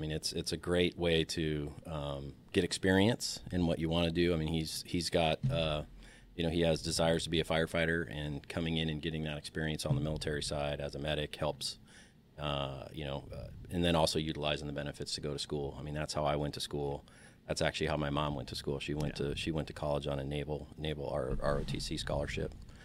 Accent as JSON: {"language": "English", "town": "San Diego", "region": "California", "country": "United States", "tie": "born or raised there", "said": "And kind of the funny story was I grew up in San Diego, so was out at the beach with a friend of mine"}